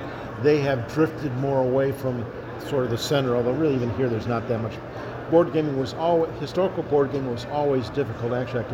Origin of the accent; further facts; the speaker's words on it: Chicago, Illinois, United States; I'm originally from the Chicago area, I have relatives up there